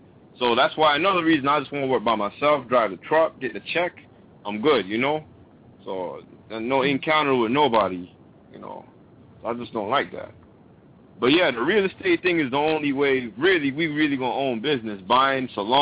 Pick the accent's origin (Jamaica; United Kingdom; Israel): Jamaica; See, this is where I'm kind of from an island. I don't really, you know, I'm Jamaican. So I don't really, and my dad's Haitian.